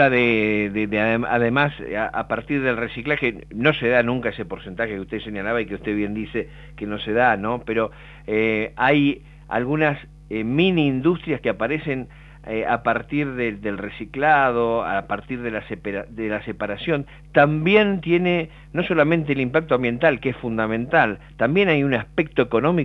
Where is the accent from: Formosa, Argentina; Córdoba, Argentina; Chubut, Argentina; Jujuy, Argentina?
Chubut, Argentina; Esquel; Yo provengo justamente de Esquel